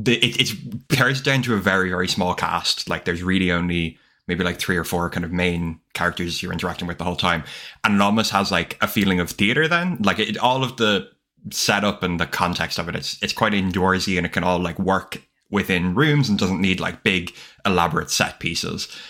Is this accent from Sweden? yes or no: no; Ireland; as an Irish viewer of the movie, it makes it somewhat an interesting thing